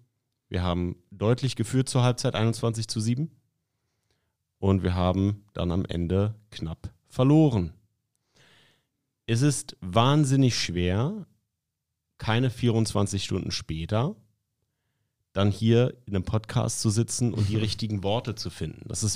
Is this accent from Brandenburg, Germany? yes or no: no; Berlin, Germany; aber ich bin Berliner